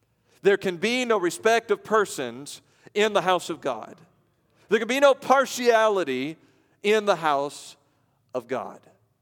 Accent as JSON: {"language": "English", "town": "Evansville", "region": "Indiana", "country": "United States", "tie": "born or raised there", "said": "I grew up here in Evansville, Indiana, and we know what the demographics are here."}